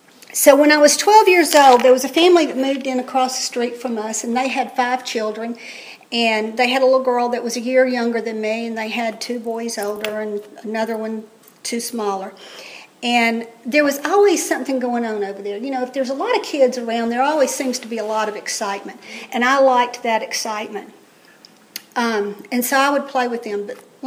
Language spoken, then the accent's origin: English; Atlanta, Georgia, United States; I was born in 1952 in Atlanta, Georgia. I'm a native Atlantan, and I'm proud of it. And if y'all can't tell by my accent, I don't know.